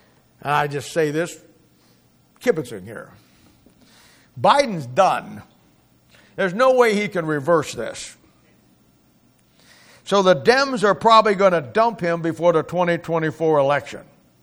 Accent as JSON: {"language": "English", "town": "Raytown", "region": "Missouri", "country": "United States", "said": "Now, don't slam against Overland Park. I'm from Raytown."}